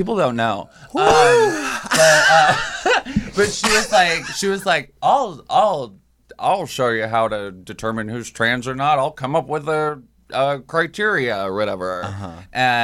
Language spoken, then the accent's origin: English; Juneau, Alaska, United States; moved away as an adult; now in New York, United States; Juneau, Alaska.